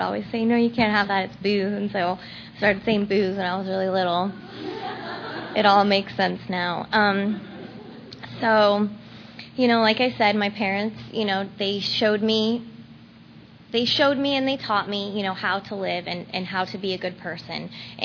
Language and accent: English; San Diego, California, United States; I grew up in San Diego, California.